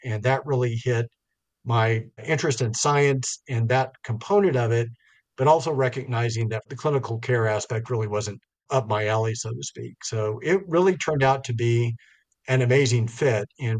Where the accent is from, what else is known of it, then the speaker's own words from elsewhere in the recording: Roswell, United States; born there; Recall that I was born in Roswell